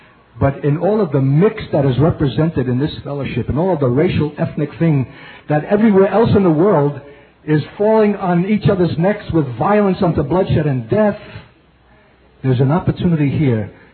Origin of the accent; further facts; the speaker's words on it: Brooklyn, New York, United States; Because I was a Jewish kid growing up in Brooklyn